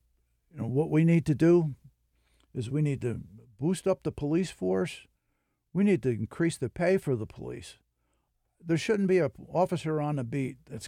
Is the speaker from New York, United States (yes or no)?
yes; New York, United States; But I'm a New Yorker, and I want what's best for New York first.